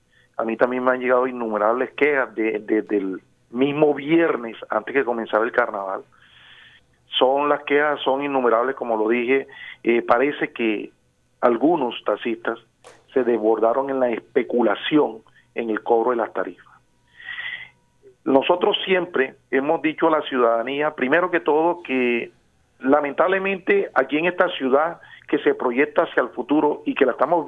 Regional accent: Barranquilla, Atlántico, Colombia; nosotros como barranquilleros debemos exigir de una vez por todas a las autoridades

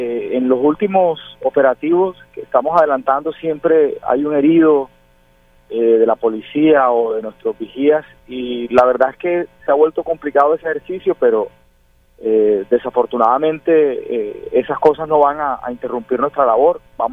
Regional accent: Barranquilla, Atlántico, Colombia; es una problemática de nosotros como barranquilleros

